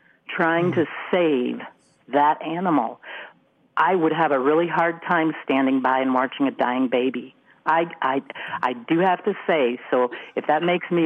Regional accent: South Dakota, United States; And I'm a farmer from the Midwest. I grew up in a ranch in South Dakota.

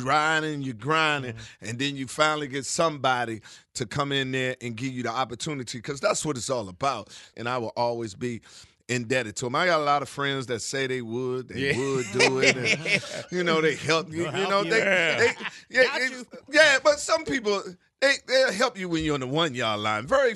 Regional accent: Washington, District of Columbia, United States; I shot it in my hometown, Washington, D.C.

